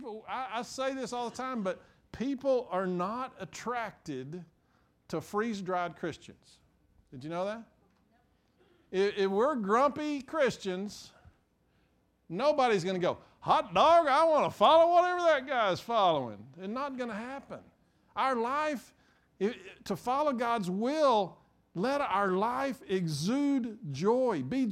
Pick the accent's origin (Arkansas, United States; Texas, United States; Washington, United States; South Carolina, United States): Texas, United States; Abilene; also born or lived in Winters; I was born in Winters, 40 miles south of here, and we lived there. When I was going into second grade, we moved to Abilene.